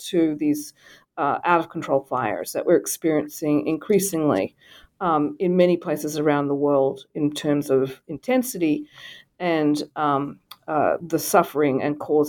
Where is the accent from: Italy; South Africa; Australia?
Australia; now in United States; Oh, absolutely. I grew up in Australia. I've been in the United States for about 30 years.